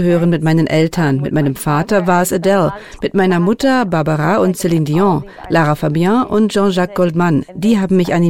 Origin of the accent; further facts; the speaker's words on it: Luxembourg; born there; Meine Eltern stammen ursprünglich aus Slowenien. Ich wurde jedoch in Luxemburg geboren. Meine Eltern sind 2002 von Slowenien nach Luxemburg gezogen, um für die EU zu arbeiten.